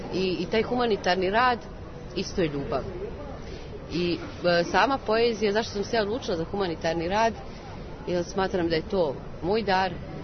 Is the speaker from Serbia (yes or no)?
no; Banja Luka, Republika Srpska, Bosnia & Herzegovina; Konkretno, evo recimo, dolazim iz Banja Luke, pa ću se osvrnuti na Banja Luku i na Republiku Srpsku